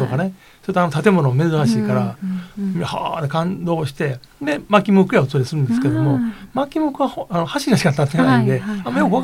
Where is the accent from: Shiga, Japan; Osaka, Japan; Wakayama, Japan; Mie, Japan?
Wakayama, Japan; born there; now in Nara, Japan; 私和歌山に生まれたんですけれども、奈良が好きで奈良の会社に就職したんですけれどもね、